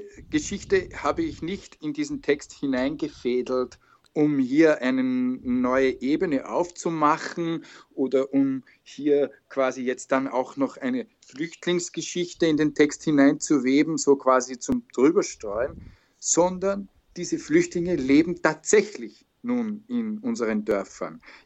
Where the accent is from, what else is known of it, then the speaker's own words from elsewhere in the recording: Eferding, Upper Austria, Austria; Auf diesem Feldweg im Bezirk Everding, wo ich aufgewachsen bin.